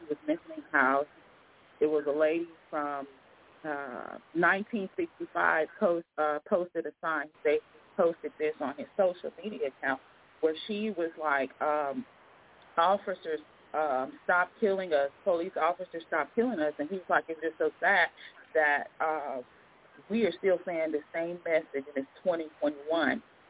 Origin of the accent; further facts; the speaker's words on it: Louisiana, United States; now in California, United States; I know the South, and I'm from the South, originally from Louisiana. To me, racism down there when I grew up, it was more direct.